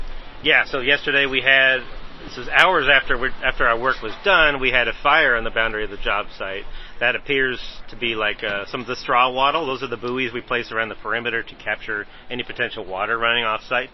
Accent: Los Angeles, California, United States; I mean, we're from Los Angeles.

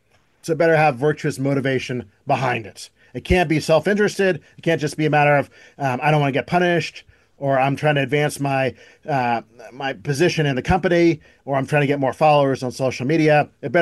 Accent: Maryland, United States; born there; Right now, I'm telling you that I was born in Maryland.

